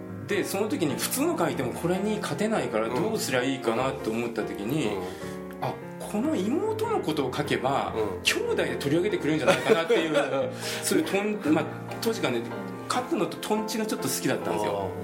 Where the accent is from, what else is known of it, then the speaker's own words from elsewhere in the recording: Fukuoka, Japan; あ、最初は地元福岡の代理店ですね。